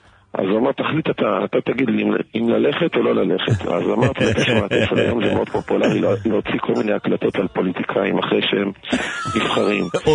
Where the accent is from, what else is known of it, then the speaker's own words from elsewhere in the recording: Haifa, Haifa District, Israel; אני גדלתי בחיפה של שנות ה-80-90